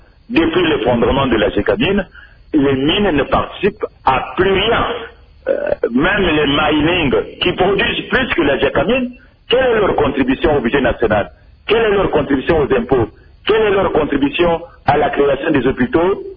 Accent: DR Congo; nous sommes Congolais

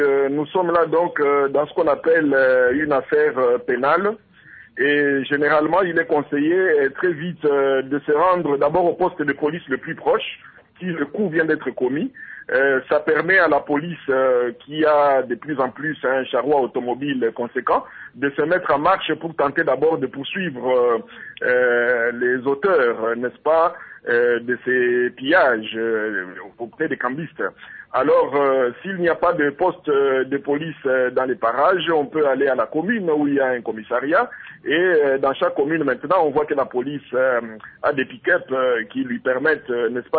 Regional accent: DR Congo; ici chez nous en République démocratique du Congo

